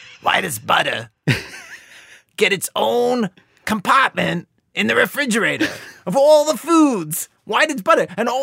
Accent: Baltimore, Maryland, United States; No, I'm saying I grew up in Baltimore, but people call it Charm City, ironically.

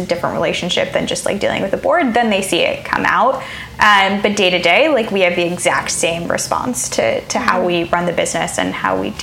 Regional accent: Midwest, United States; I think I'm from the Midwest. I think I'm very like personable up front.

